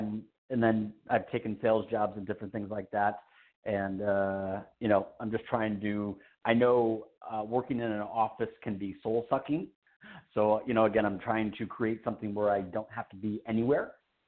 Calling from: Nevada, United States; I'm calling from Nevada.

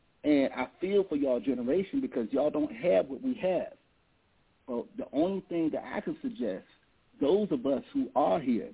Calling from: Nashville, Tennessee, United States; I'm calling from Nashville.

